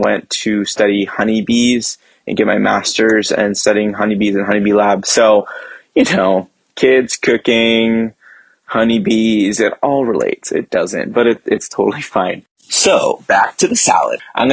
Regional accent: California, United States; I am from the San Francisco Bay Area.

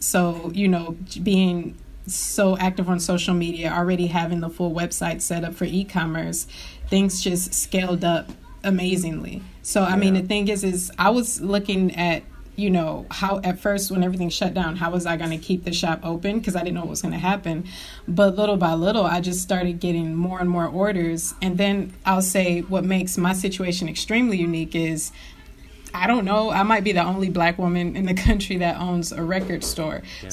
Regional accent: Poland; I'm from Poland, you know, and like it was crazy.

